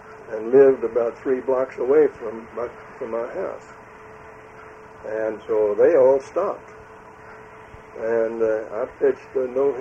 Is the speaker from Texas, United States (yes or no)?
yes; Dallas, Texas, United States; born there; No, I was born in Dallas